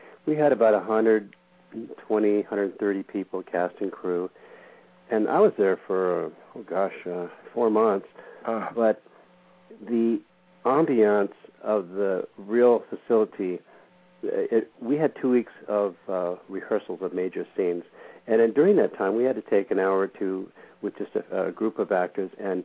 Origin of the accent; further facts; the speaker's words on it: Santa Monica, California, United States; So my intrigue was to make some money, go back to L.A. I grew up in Santa Monica